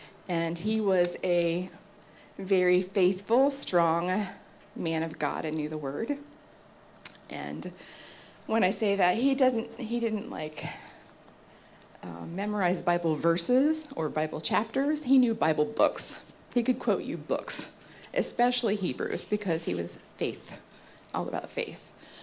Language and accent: English; Marion, United States; You are not my mama. I don't want to be in trouble. So I'm born and raised in Marion. Been here all my life, all of my 58 years.